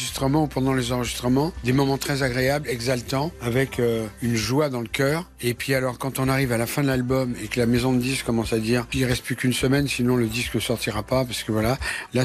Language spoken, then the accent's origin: French; Nogent, France; c'est un coin que je connaissais très très bien, puisque j'ai été élevé, moi, à Nogent.